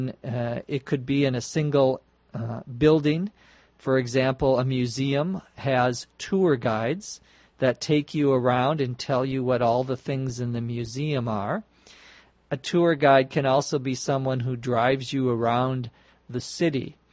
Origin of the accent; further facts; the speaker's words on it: Los Angeles, California, United States; from Los Angeles.